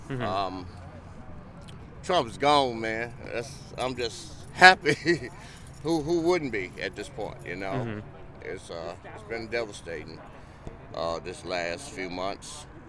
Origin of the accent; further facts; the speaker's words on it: Mississippi, United States; I'm from Mississippi, man.